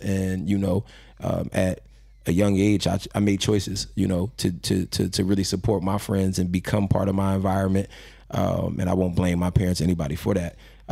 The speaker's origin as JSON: {"language": "English", "town": "Philadelphia", "region": "Pennsylvania", "country": "United States", "tie": "born or raised there", "said": "I was born and raised in North Philly. So like, that's one of my passions, you know, for what I do."}